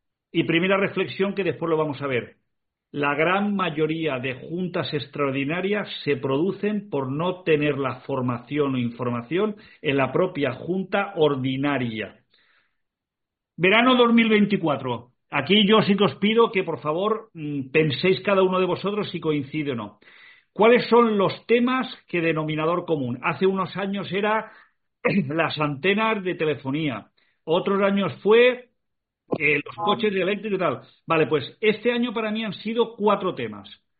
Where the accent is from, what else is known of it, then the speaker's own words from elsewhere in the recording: Valencian Community, Spain; los que somos de la Comunidad Valenciana